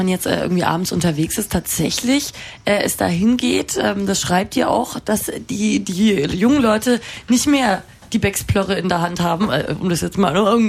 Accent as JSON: {"language": "German", "region": "Bavaria", "country": "Germany", "said": "Das ist aus der Gegend, wo ich her bin. Das ist wirklich gut."}